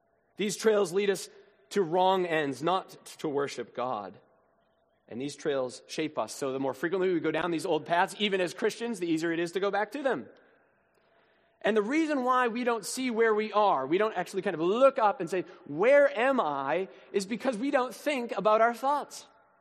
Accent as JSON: {"language": "English", "region": "Massachusetts", "country": "United States", "tie": "born or raised there", "said": "I grew up just outside of Boston in New England, and one of the things that I grew up loving to do was going for hikes."}